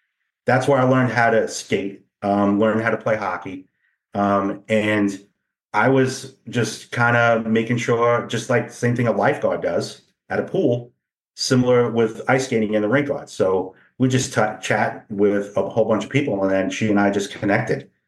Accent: New York, United States; yeah, you know, I'm not from here. I grew up in New York.

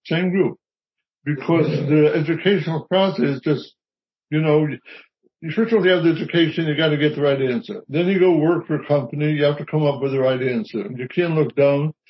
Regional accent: United States; As an American

